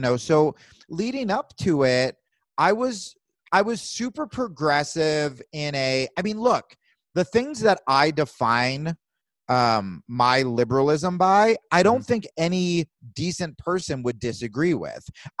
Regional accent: New Jersey, United States; So I grew up in New Jersey.

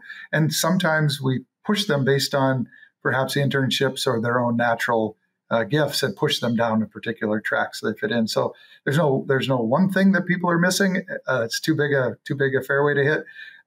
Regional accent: North Dakota, United States; born or raised there

